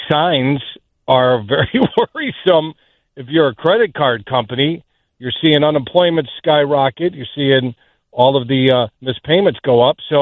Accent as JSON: {"language": "English", "region": "New York", "country": "United States", "said": "I'm from New York, and my family's in New York."}